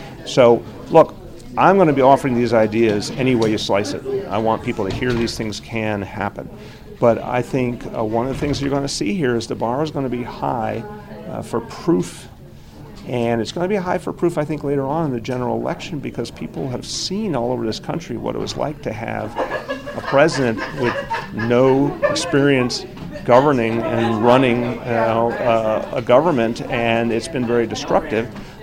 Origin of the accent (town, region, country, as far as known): New York, United States